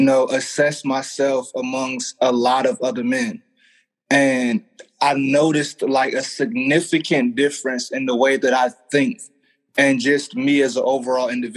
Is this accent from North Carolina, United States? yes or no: yes; Raleigh, North Carolina, United States; So I'm from Raleigh, North Carolina.